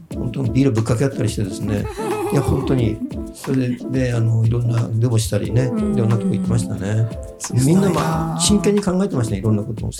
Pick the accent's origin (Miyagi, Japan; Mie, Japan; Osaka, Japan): Miyagi, Japan; Ishinomaki; 僕石巻の出身なんですけど、